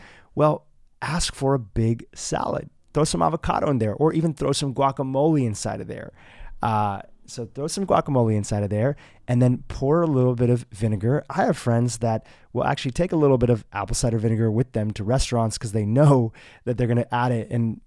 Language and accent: English; India; being Indian, my background from the Vedic tradition and Ayurveda being part of some of the hacks that my family gave me growing up.